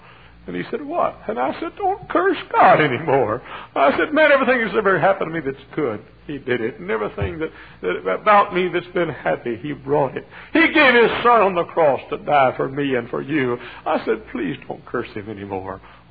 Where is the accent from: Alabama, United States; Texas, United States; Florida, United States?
Texas, United States; And I met a lady, and I'm from Texas, and we speak to folks down in Texas.